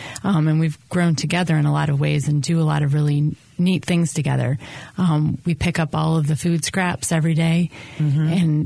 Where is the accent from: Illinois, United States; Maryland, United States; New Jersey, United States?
Illinois, United States; Chicago; also born or lived in St. Louis / Washington, D.C.; No, I was born and raised in Chicago. I went to school at Washington University in St. Louis. I spent 8 years in D.C., a year in New Orleans, and then here.